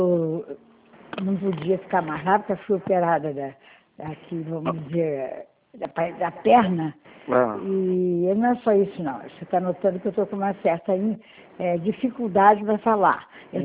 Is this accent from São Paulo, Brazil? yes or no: no; Passa Três, Rio de Janeiro, Brazil; born there; Eu estou aqui em Passa Três, é a cidade onde eu nasci, onde meu avô foi fazendeiro, muitos anos, desde 1849